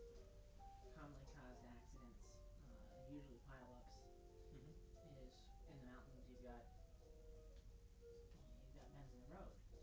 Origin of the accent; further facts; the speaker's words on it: Colorado, United States; So in my experience, you know, growing up in Colorado is that there's the problem with drivers